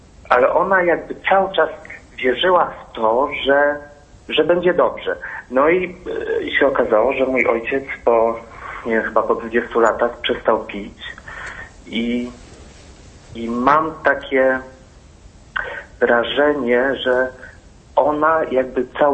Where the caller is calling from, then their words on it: West Pomeranian Voivodeship, Poland; Koło Koszalina.